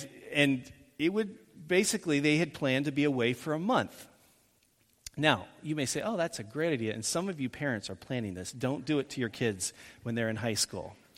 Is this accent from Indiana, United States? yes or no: yes; Indiana, United States; when we're from Indiana, there were not mountains.